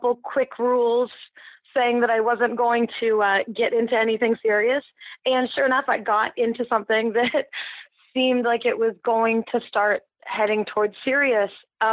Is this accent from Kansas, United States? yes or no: no; California, United States; He's from Philadelphia and I'm from Southern California.